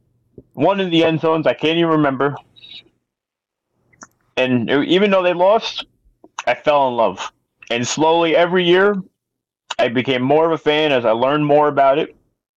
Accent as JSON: {"language": "English", "region": "New Jersey", "country": "United States", "tie": "born or raised there", "said": "Again, I growing up in North Jersey, I had no idea Army football was this close."}